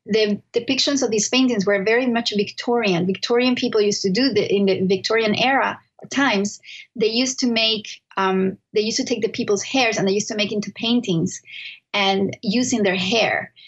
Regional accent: Venezuela; that we come from Jews from Spain and we have all these really, weird things that we do in our family, but this is where it's going to end because guess what? Everyone's leaving Venezuela.

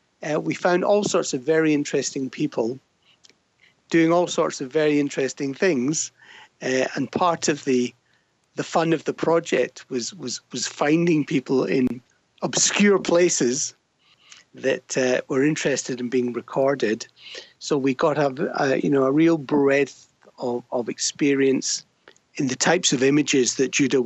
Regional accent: Glasgow, Scotland, United Kingdom; moved away as an adult; as you may detect from my accent, I am Scottish myself. So I grew up in Glasgow. Within the Jewish community there. And I left in sort of late 70s.

